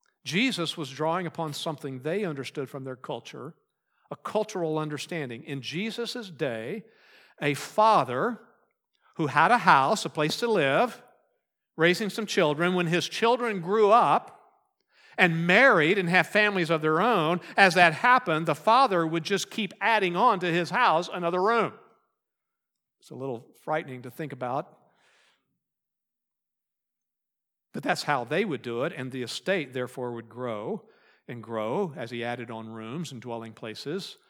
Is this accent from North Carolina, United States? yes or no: no; Wharton, Texas, United States; I claim a town in Texas as my hometown. It's Wharton, Texas. It's not the way I said it when I lived there. Wharton, Texas. But Wharton is where I lived. I have not lived there, though, since 1974.